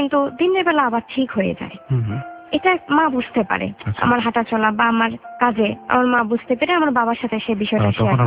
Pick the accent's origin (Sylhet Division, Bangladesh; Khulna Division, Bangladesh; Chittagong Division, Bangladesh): Chittagong Division, Bangladesh; Chittagong; born there; আমার জন্ম চট্টগ্রামে।